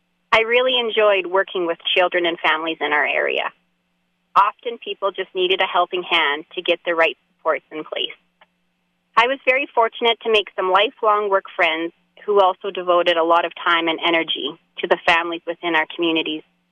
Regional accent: Didsbury, Alberta, Canada; I was born in the Ditsbury Hospital and attended each of the three schools, Rossford Elementary, West Glen Middle School, and Ditsbury High. … was a nurse at the Ditsbury Hospital for many years

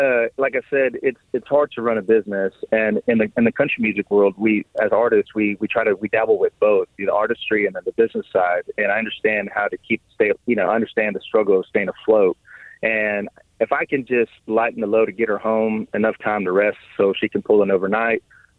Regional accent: Edinburg, Texas, United States; also born or lived in Austin; I'm from Austin. I was born in Austin, but I was raised in the Rio Grande Valley down in Edinburgh, Texas.

